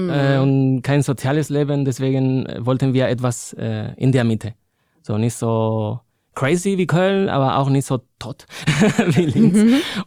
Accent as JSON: {"language": "German", "town": "Madrid", "region": "Community of Madrid", "country": "Spain", "second_language": "German", "moved": "yes", "said": "Ich meine, ich komme ja aus Madrid, aber..."}